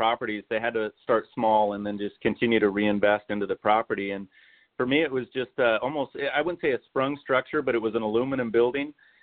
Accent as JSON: {"language": "English", "town": "San Diego", "region": "California", "country": "United States", "tie": "born or raised there", "also_born_or_lived": "East County", "said": "Yeah, I grew up down in Mission Bay, kind of Bay Park area, until about the middle of seventh grade, and then we moved out here to the East County"}